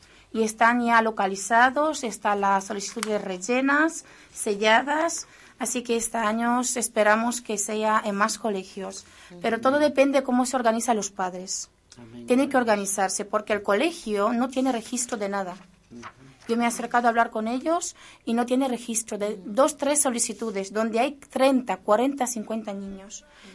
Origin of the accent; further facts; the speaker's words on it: Arganda del Rey, Community of Madrid, Spain; Yo vengo de Arganda